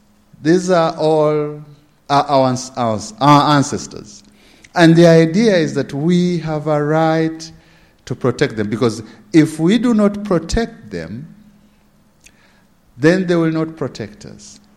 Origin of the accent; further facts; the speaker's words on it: Kenya; I come from Kenya